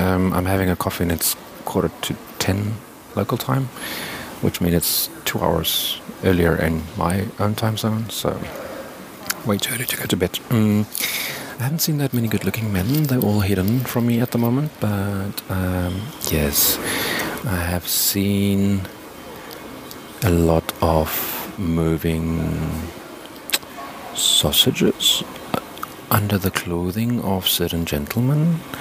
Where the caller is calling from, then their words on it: Bahrain; Yes, and I'm calling not from Pig City today, but from the Kingdom of Bahrain.